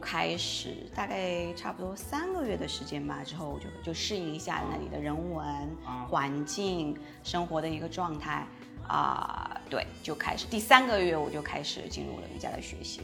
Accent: Zhenjiang, Jiangsu, China; now in Shanghai, China; 对，我镇江人

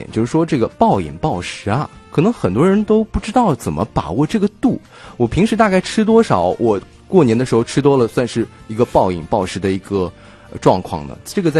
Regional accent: China

